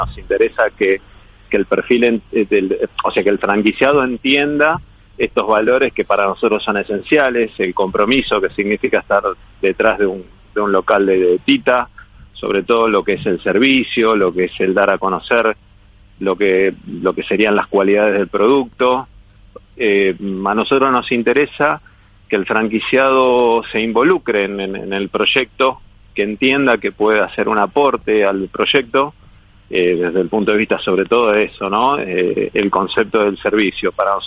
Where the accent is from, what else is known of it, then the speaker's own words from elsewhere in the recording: Rosario, Santa Fe, Argentina; now in Madrid, Spain; argentinos, somos una familia argentina con una tradición gastronómica de muchísimos años. Somos de la ciudad de Rosario y hace ya 4 años decidimos venirnos, ya a instalarme con mi familia aquí en Madrid